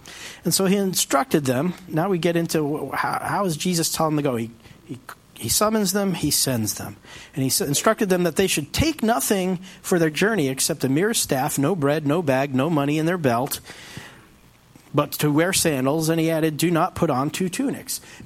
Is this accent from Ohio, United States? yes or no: no; Long Island, New York, United States; And I grew up on Long Island, so I know how this works